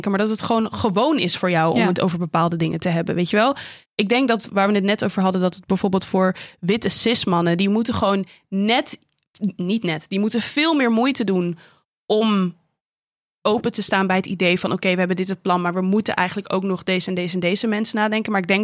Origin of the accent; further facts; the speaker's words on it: Amsterdam, North Holland, Netherlands; Ik ben opgegroeid in Amsterdam in een hele multiculturele samenleving met allemaal verschillende mensen uit verschillende groepen.